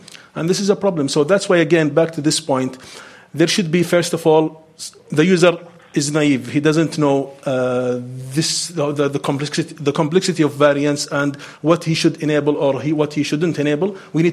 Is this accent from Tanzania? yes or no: no; Saudi Arabia; English is a second language; I am from SaudiNIC, from Saudi Arabia.